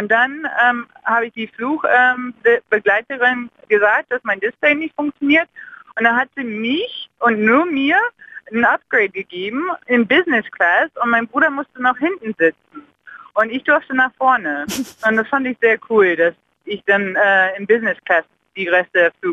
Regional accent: United States; German is a second language; now in Berlin, Germany; Nee, ich bin in Berlin, aber ich komme aus den Staaten.

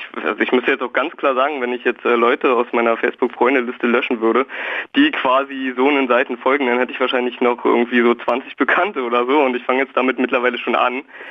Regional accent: Köpenick, Berlin, Germany; ich bin halt in Köpenick zur Schule gegangen und bin halt mit vielen Sachen, die halt immer den Flüchtlingen vorgeworfen werden, also mit Drogen und Gewalt eben hier auch konfrontiert worden und aufgewachsen.

